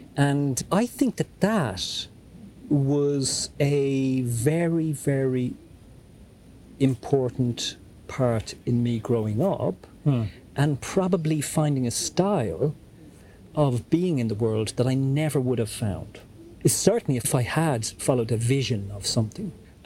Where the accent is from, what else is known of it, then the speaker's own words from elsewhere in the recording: Ireland; I'm Irish